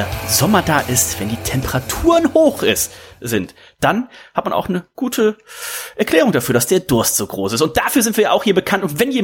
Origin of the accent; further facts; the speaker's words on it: Rhineland, Germany; Und der geneigte Reds-Hörer weiß ja, ich komme ja aus dem Rheinland.